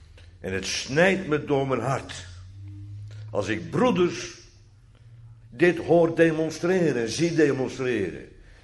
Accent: Almere, Flevoland, Netherlands; accent: Almere; En excuses voor mijn Almeerse accent.

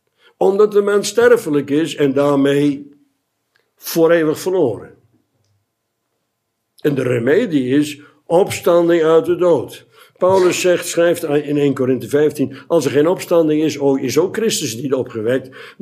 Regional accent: Netherlands; Want we zijn Nederlanders, dus het is het normaal Amsterdamse pijl.

